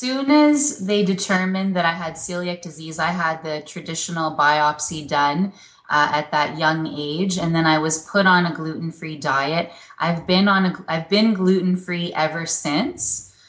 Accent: Toronto, Ontario, Canada; There was only one food manufacturer in Canada. I grew up in Toronto.

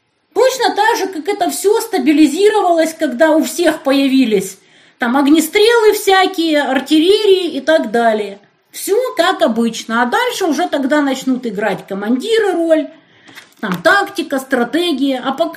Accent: Siberia, Russia; Я с Сибири. Недавно летели в Москву.

